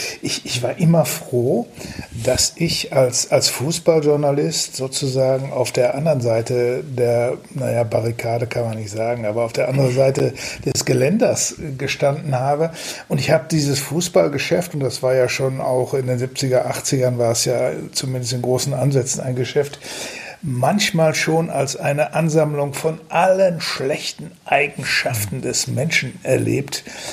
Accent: Datteln, North Rhine-Westphalia, Germany; Da bin ich damals von meiner Heimatstadt Datteln und da lag es nahe, entweder für

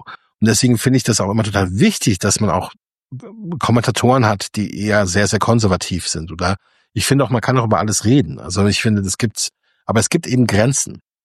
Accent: Germany; Da habe ich als Deutscher eine ganz andere Sicht drauf, weil ich anders erzogen wurde.

